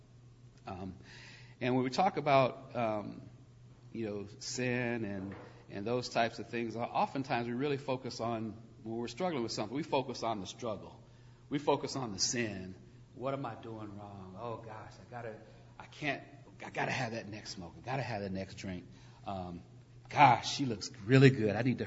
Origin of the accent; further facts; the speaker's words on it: Indianapolis, Indiana, United States; born there; I was born in Indianapolis, within earshot of the Speedway, and at 6 months old, my dad had me at the 500 as a baby.